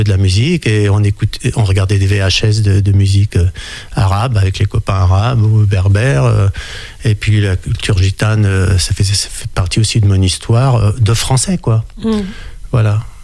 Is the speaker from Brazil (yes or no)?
no; Pays de la Loire, France; moi, j'ai grandi ici, dans le Maine-et-Loire, mais au milieu de communautés à la fois françaises, gitanes, arabes.